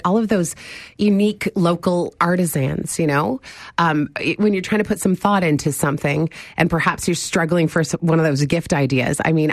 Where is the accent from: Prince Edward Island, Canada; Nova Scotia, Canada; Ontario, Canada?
Prince Edward Island, Canada; I am. I'm from Prince Edward Island.